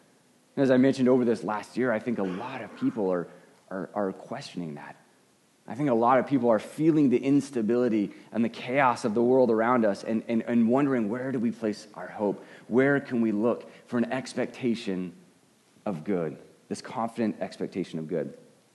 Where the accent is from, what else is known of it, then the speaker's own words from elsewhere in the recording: Arizona, United States; I grew up in Arizona. I'm an Arizona Cardinals fan.